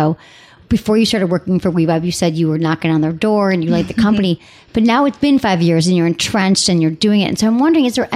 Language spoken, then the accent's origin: English; Detroit, Michigan, United States; Hi, Anna, from my hometown.